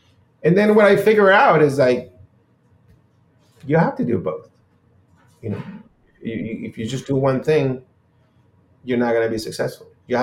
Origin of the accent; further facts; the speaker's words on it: Nicaragua; I grew up in Nicaragua. Zero technology in my household. I mean, I was born in 76